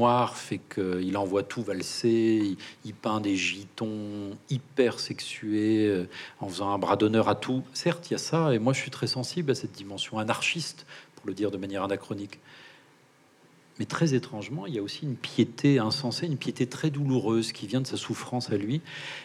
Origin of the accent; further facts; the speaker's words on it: France; Bon, moi, je suis français, je comprends pas.